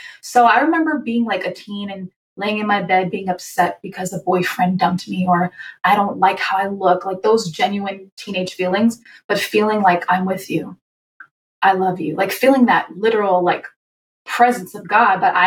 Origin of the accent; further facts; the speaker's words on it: Yonkers, New York, United States; up in a Christian household. I'm from Yonkers, New York, and we went to church every Sunday and did the midweek services.